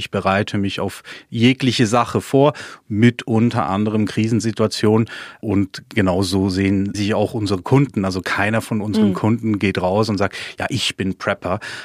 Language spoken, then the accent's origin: German; Switzerland; ich bin Schweizer